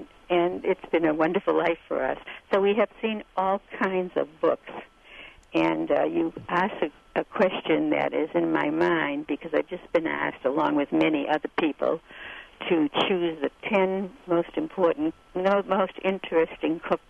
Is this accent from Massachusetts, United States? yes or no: yes; Boston, Massachusetts, United States; I grew up in Boston in a Jewish household